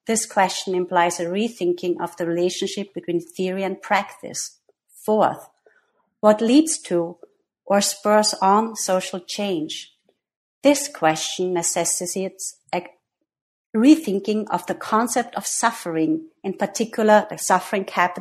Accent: Austria; I'm myself from Austria, where I got my master's and PhD in psychology at the University of Vienna.

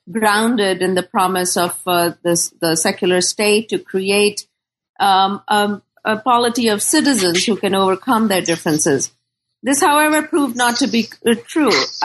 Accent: Pakistan; I grew up in Pakistan

